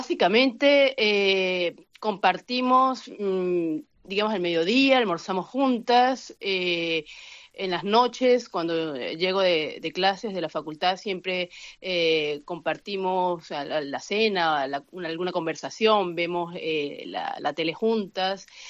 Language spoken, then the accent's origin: Spanish; Venezuela; moved away; más en nuestra condición como jóvenes venezolanos, que nos vemos básicamente obligados a estar fuera de nuestro país porque carecemos de oportunidades en él